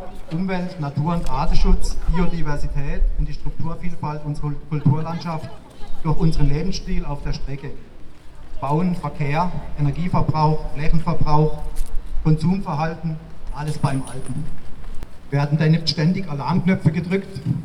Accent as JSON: {"language": "German", "town": "Neuenburg am Rhein", "region": "Baden-Württemberg", "country": "Germany", "said": "ich komme aus Neuenburg-Steinestadt"}